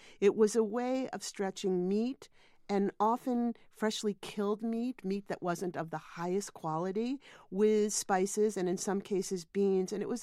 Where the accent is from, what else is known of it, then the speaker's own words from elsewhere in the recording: Maine, United States; I soaked black beans that were grown in Maine, in my hometown actually, overnight